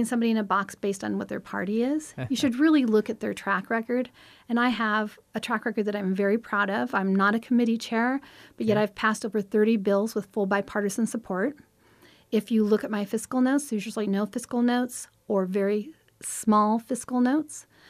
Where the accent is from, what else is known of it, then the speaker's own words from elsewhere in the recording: Nebraska, United States; also born or lived in McCook; Well, first of all, you should know that I'm a native Nebraskan. I was born in McCook, raised in rural Adams County.